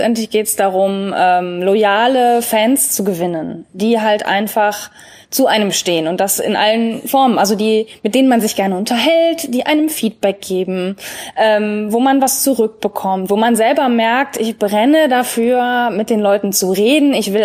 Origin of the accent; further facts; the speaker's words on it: Cologne, North Rhine-Westphalia, Germany; ich bin aus Köln, wenn ich jetzt nur mit Kölner Kunden arbeiten würde oder mit vielleicht aus dem Umland